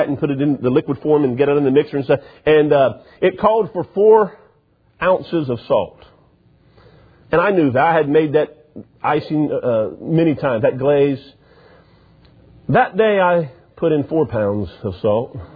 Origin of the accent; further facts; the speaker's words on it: Cincinnati, Ohio, United States; I'm originally from Cincinnati, so I can't say a whole lot.